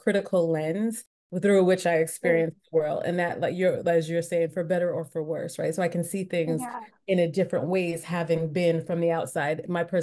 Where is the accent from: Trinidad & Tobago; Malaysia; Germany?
Trinidad & Tobago; also born or lived in Long Island, United States; now in United States; And I was so immersed in the culture that you asked me, I'm Trinidadian, what?